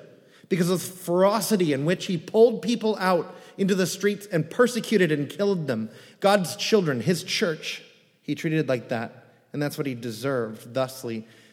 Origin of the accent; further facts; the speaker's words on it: California, United States; You know, I grew up in California, and on each of our fountains are what?